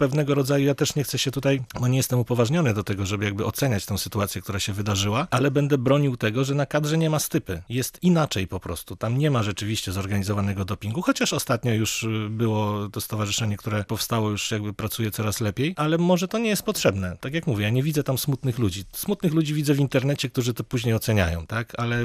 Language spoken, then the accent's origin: Polish; Kielce, Świętokrzyskie Voivodeship, Poland; Jestem z Kielc, chodzę na mecze od zawsze